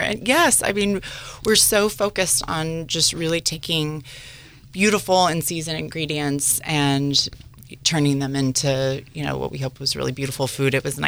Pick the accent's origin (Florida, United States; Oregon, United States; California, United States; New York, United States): California, United States; Redwood City; I am. I'm from Redwood City. Mm-hmm. But all of my family, you know, came to San Francisco, grew up in San Francisco, and then eventually they left for sunnier weather.